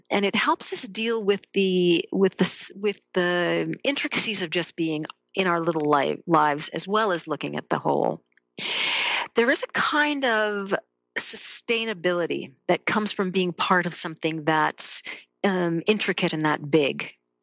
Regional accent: Massachusetts, United States; I grew up outside Boston. I know those places that have just been bombed.

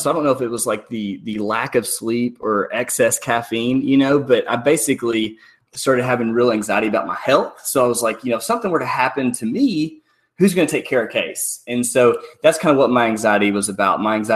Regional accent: Benton, Arkansas, United States; I'm from Benton, Arkansas, and I'm founder of the Mayfly Project.

